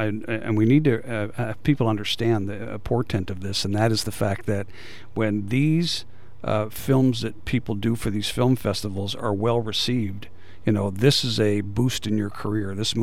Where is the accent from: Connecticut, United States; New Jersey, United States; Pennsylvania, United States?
New Jersey, United States; You're the one I was talking about because I grew up in Jersey.